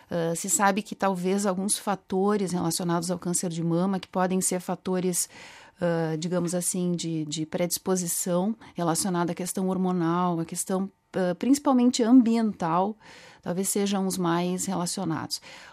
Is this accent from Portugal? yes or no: no; Caxias do Sul, Rio Grande do Sul, Brazil; Sou do sul do Brasil, de Caxias do Sul.